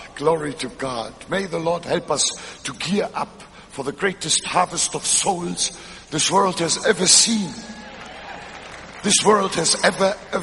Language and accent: English; Hamburg, Germany; also born or lived in Frankfurt; I grew up in Hamburg and later on I lived in Frankfurt, but I'm neither a Hamburger nor a Frankfurter.